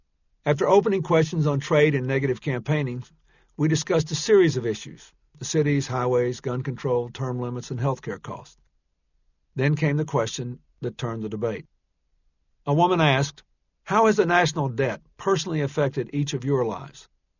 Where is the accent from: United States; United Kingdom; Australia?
United States; Arkansas; Alabama passed to Arkansas so that my home state could cast the first votes.